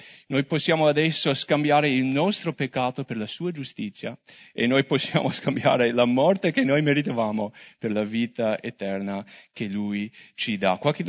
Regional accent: United States; io sono americano e durante Covid il governatore dello stato in cui abito, Minnesota

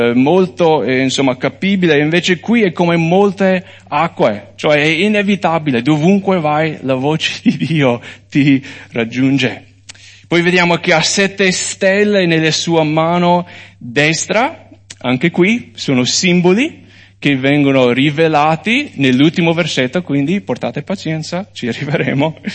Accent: United States; Io da americano non l'ho mai visto

